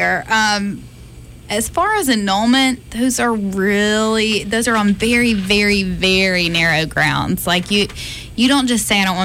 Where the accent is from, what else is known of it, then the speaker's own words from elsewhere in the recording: Columbus, Mississippi, United States; I'm from Columbus, Mississippi, so it's right on the state line.